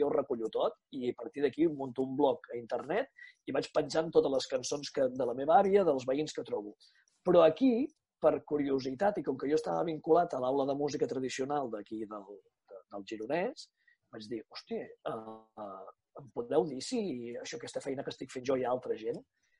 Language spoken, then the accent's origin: Catalan; Banyoles, Catalonia, Spain; d'aquí Banyoles, on soc jo, de Banyoles.